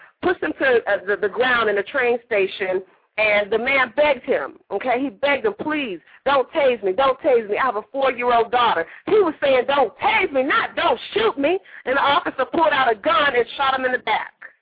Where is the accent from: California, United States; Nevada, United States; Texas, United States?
Nevada, United States; Las Vegas; So I'm from Las Vegas, 6-4. That's where I'm holding it down from right now.